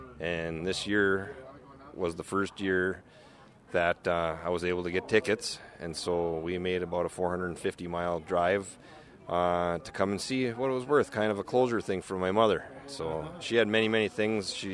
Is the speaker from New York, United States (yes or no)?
no; Michigan, United States; from Michigan